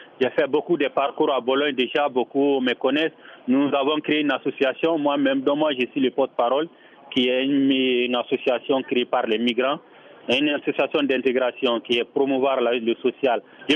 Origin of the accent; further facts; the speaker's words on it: Mali; moved away as an adult; also born or lived in Côte d'Ivoire / Libya; now in Italy; Je suis parti de Mali en 2012 pour aller en Côte d'Ivoire et je suis resté là-bas pendant 2 ans. Après, je suis venu en Libye. J'ai fait 8 mois en Libye et après Libye, je suis arrivé ici en Italie.